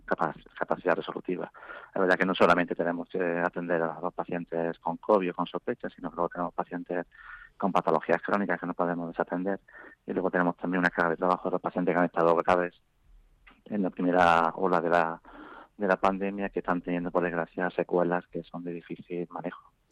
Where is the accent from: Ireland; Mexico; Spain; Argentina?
Spain; Jaén, Andalusia; born there; now in Madrid, Spain; soy del Real Jaén, porque yo soy nacido en Jaén.